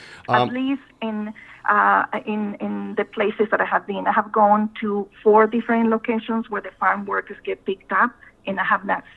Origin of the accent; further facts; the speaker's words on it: Nicaragua; moved away as an adult; now in Florida, United States; I was born in Nicaragua and raised in Nicaragua, but I have lived in the U.S. for the last 30 years, and I have lived in Southwest Florida for 20 years.